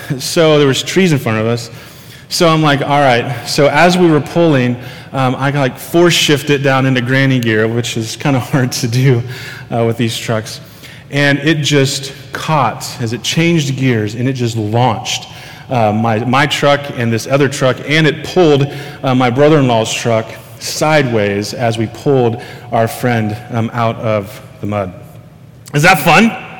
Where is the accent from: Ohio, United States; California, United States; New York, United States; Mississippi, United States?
Ohio, United States; Groveport; I'm from Groveport. So this was normal driving things for me.